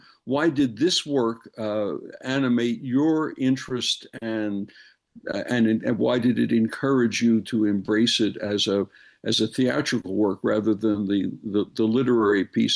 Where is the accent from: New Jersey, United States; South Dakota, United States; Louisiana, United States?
New Jersey, United States; The state adjacent to New York City, between New York and Philadelphia. And just incidentally, the place, my home state in the United States.